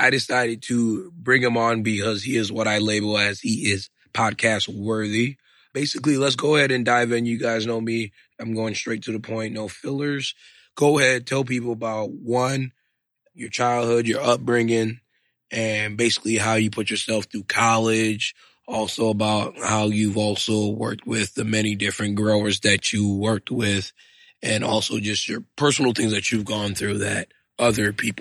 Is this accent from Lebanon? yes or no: no; Detroit, Michigan, United States; So basically, we're from Detroit, Michigan.